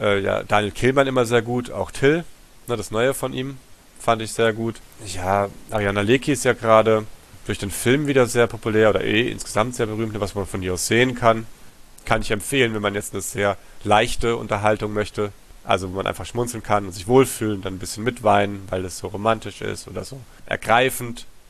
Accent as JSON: {"language": "German", "country": "Germany", "tie": "born or raised there", "also_born_or_lived": "Tanzania", "said": "ich bin in Tansania groß geworden, bis ich 8 war und dann den Rest der Schulzeit in Deutschland. Aber ich war dann auch mal in Griechenland ein halbes Jahr oder in den USA."}